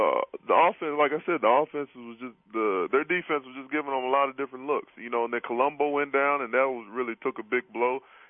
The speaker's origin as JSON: {"language": "English", "town": "Houston", "region": "Texas", "country": "United States", "said": "Seriously, because, you know, I'm a Houstonian. You know, I'm from Houston."}